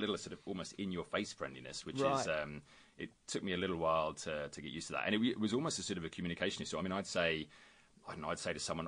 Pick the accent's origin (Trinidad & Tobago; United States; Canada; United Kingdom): United Kingdom; accent: British; now in Australia; Australians still think I sound like the Earl of Worcester, so I'm sort of caught between these two.